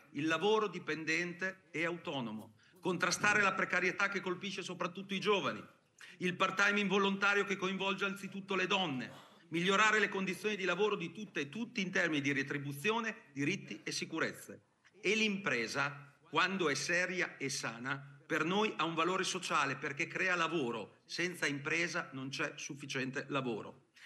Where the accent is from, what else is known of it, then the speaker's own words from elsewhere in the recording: Emilia-Romagna, Italy; lo dico da Emiliano Romagnolo